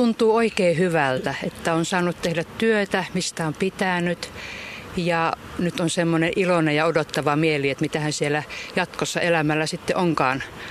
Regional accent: Savitaipale, South Karelia, Finland; now in Karstula, Finland; Eli mä oon Savitaipaleelta kotoisin Lappeenrannan kupeesta ja Jyväskylässä opiskelin.

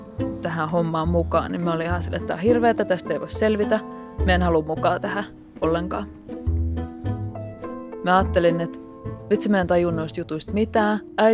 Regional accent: Lappeenranta, South Karelia, Finland; now in Helsinki, Finland; mä oon 28-vuotias kielten opettaja. Mä oon alun perin Lappeenrannasta, mutta mä oon asunut niin kuin aika ison osan tästä aikuiselämästä täällä Helsingissä.

